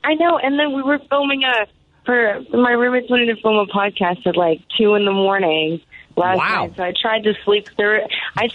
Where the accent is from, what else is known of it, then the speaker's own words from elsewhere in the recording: Dallas, Texas, United States; I grew up in East Dallas for like a little bit of my childhood, and then whenever I was in like middle school, that's when where I spent most of my time was in like the Highland Park area.